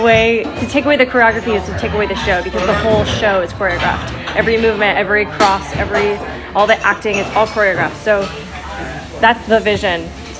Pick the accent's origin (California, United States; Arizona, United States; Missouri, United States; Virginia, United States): Missouri, United States; St. Louis; I'm from St. Louis.